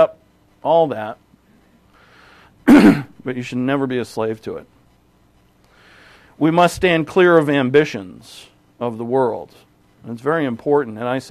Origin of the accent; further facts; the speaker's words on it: Boston, Massachusetts, United States; I'm from Boston.